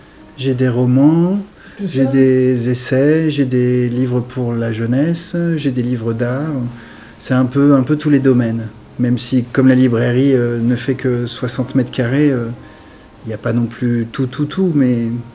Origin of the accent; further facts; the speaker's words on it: Paris, Île-de-France, France; En fait, je suis parisien, j'habite dans la région depuis 10 ans. Je suis tombé amoureux de la région il y a 10 ans, donc je m'y suis installé.